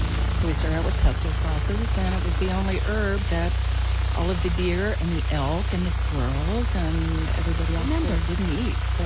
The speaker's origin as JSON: {"language": "English", "town": "Annapolis", "region": "Maryland", "country": "United States", "tie": "born or raised there", "said": "I grew up in Annapolis, Maryland, and came by way of the Seven Seas."}